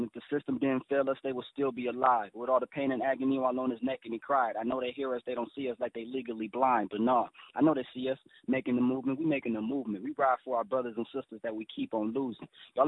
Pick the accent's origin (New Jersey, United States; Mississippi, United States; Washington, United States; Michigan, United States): Michigan, United States; Ypsilanti; My dad is a senior, of course. I was born and raised in Ypsilanti, Michigan, and I'm 20 years old